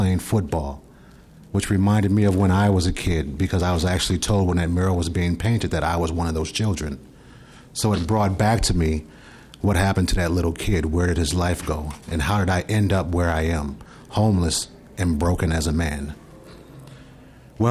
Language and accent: English; St. Paul, Minnesota, United States; I'm originally from St. Paul, Minnesota. I was actually adopted. Let me move back just a little bit. I was adopted and moved to St. Paul as an infant.